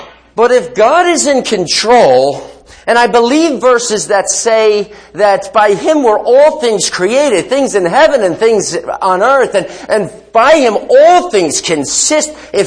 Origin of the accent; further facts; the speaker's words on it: Cranford, New Jersey, United States; I didn't grow up very far from here. I grew up in Cranford.